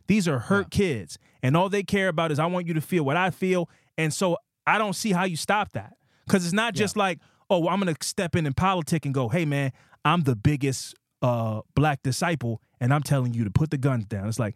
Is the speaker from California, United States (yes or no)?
no; Chicago, Illinois, United States; So now we're both from Chicago, but none of our Chicago guys who are GD can get on